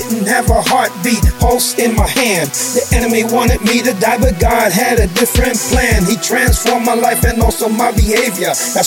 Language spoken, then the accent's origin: English; New York City, New York, United States; I grew up in the New York City ghetto site, from the dark to the light, the wrong to the right.